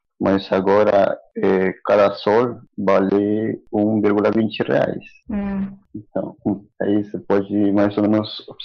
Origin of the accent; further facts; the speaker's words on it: Lima, Peru; Eu sou de Lima, sim.